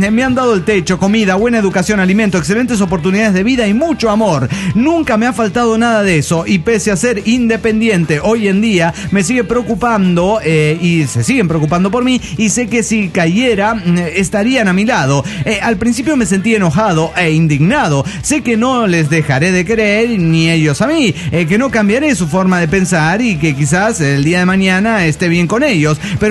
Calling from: Salta, Argentina; de Salta, Argentina

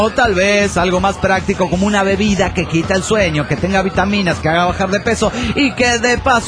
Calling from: El Bolsón, Río Negro, Argentina; del Bolsón, Argentina.

